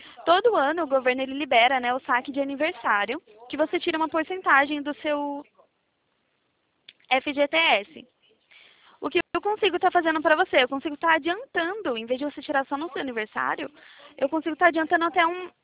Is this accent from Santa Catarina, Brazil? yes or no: no; Curitiba, Paraná, Brazil